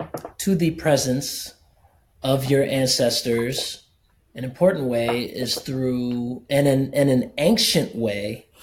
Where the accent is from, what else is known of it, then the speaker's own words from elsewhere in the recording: United States; And, you know, growing up in the States, it's just not a part of the zeitgeist of the culture here.